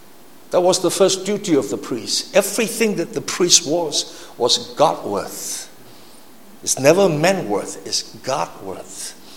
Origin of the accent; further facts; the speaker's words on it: Malaysia; That's our responsibility as a Malaysian. And as a Christian